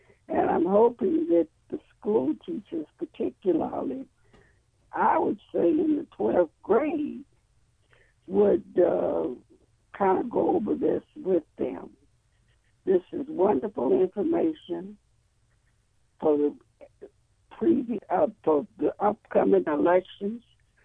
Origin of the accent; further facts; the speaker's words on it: Southern United States, United States; She's the one who planted the seed of being successful in me, even though we were raised up in the South.